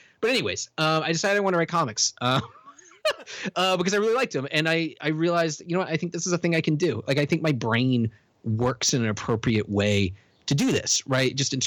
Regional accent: Richmond, Virginia, United States; So I grew up in Richmond, Virginia, and there weren't a whole lot of comic book stores

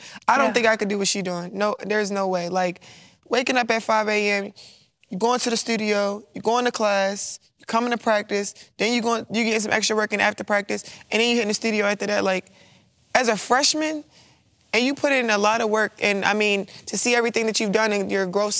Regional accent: Baltimore, Maryland, United States; I'm close to home, so I'm from Baltimore, and Maryland was like 45 minutes away.

